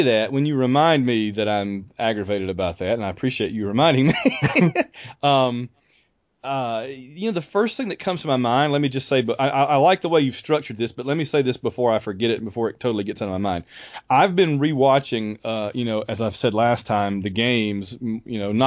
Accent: Sylacauga, Alabama, United States; getting to come back down to Birmingham, which is practically my hometown almost, being from Sylacauga.

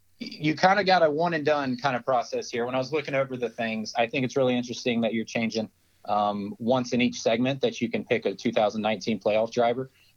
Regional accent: Dayton, Ohio, United States; now in Charlotte, United States; But we are originally from Dayton, Ohio, and Findlay, Toledo area.

